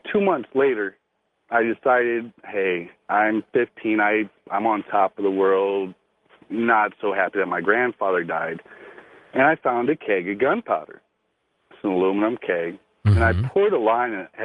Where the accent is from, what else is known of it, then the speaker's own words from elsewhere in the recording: Indiana, United States; Like I said, I'm from Indiana. We have basements, unlike California.